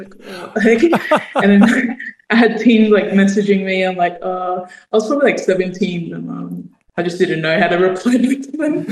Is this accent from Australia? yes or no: yes; Badu Island, Queensland, Australia; With my dad's side, his dad's from West Papua, former Torres Strait side. I'm from Badu Island, Wakai tribe, and from Boyu, the Migibuwa tribe as well.